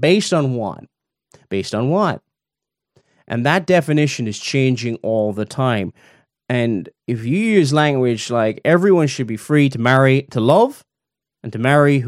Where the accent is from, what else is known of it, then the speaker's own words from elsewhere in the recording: Ireland; I grew up in the Republic of Ireland.